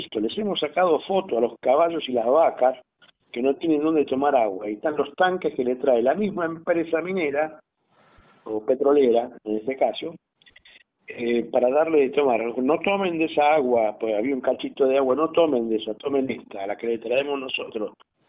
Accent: Buenos Aires, Argentina; yo te hablo como porteño, ¿no?

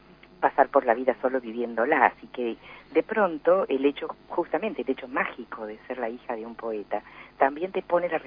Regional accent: Argentina; mucha avidez de escuchar lo que decimos nosotros los argentinos

